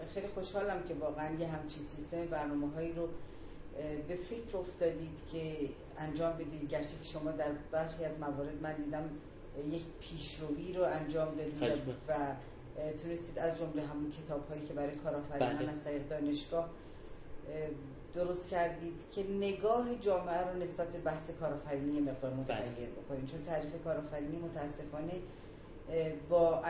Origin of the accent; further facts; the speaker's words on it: Tehran, Tehran Province, Iran; ما هم متولد تهران هستیم و اینجا هم بزرگ شدیم و اینجا هم درس خوندیم. ولی مهم اینه که من ایرانیم.